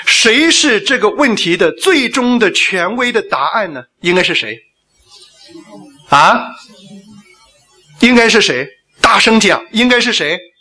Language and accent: Chinese; China; 我们中国人讲求五伦，是吧？